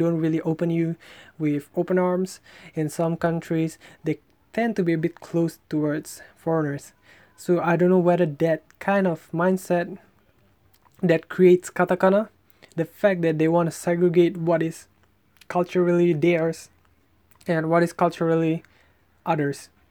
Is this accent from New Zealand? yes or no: no; Indonesia; English is a second language; whereas me, I'm an Indonesian, we use alphabets as English people do.